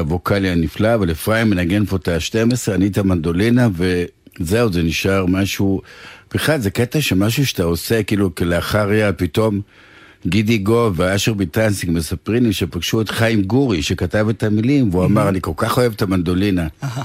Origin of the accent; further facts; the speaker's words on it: Northern District, Israel; באתי בתור מקיבוץ בריטי אי שם בצפון, ושמעתי הרבה מאוד … ושמעתי הרבה … וכאילו גדלתי בתרבות קצת שונה